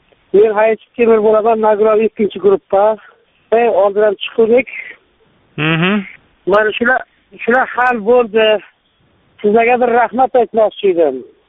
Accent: Andijan, Andijan Region, Uzbekistan; now in Chelyabinsk, Russia; Men o'zim Andijondanman. Shu Chelyabinskda ishlayapman.

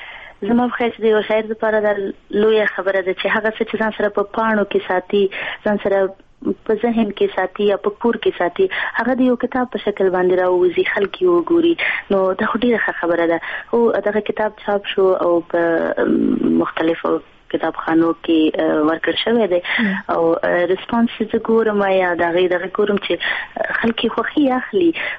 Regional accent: Afghanistan; now in Norway; مرګونی حالت په افغانستان کې و هغې کې زما ډېر هغه ابتدایي ورکوټوالی و

